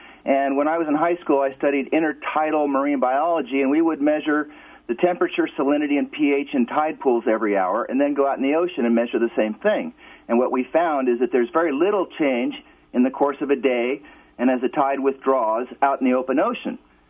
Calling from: Garberville, California, United States; I'm in Garberville.

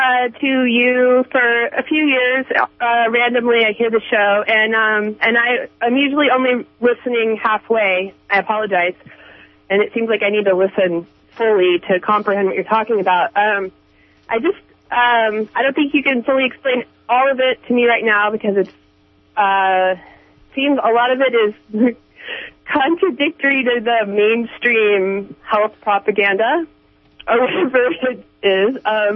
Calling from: Arcata, California, United States; I'm from Arcata.

